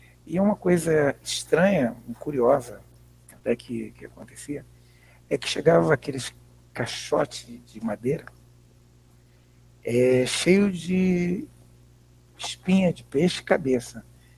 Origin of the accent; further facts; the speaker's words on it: Espírito Santo, Brazil; born there; eu sou nascido em Espírito Santo.